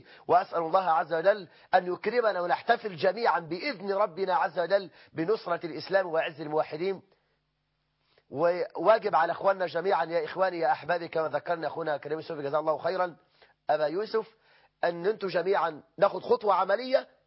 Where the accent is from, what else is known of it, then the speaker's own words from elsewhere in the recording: Egypt; بلدنا مصر